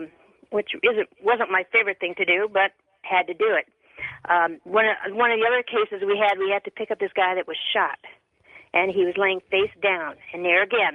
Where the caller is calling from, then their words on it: Pahrump, Nevada, United States; First of all … I'm calling from Pahrump, Nevada.